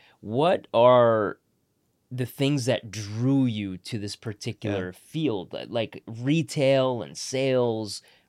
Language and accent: English; Markham, Ontario, Canada; I mean, I immigrated to Canada in the 90s, but even back then, like, we grew up in Markham